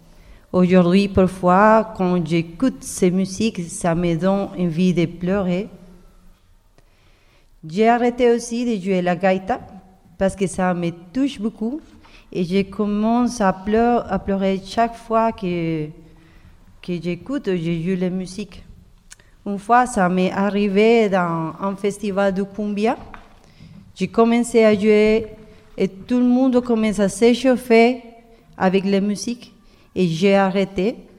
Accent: Colombia; je viens de Colombie

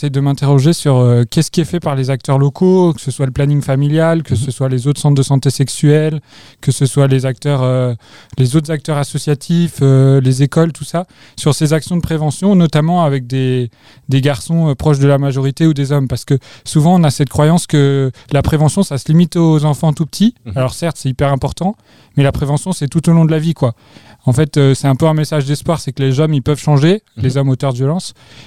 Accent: Grenoble, Auvergne-Rhône-Alpes, France; moi je suis grenoblois, j'ai d'abord fait des études à Sciences Po à Grenoble

